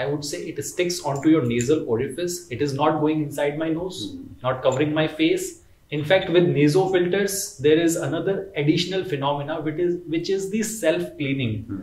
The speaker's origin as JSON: {"language": "English", "town": "Bikaner", "region": "Rajasthan", "country": "India", "tie": "born or raised there", "said": "Bikaner is my hometown."}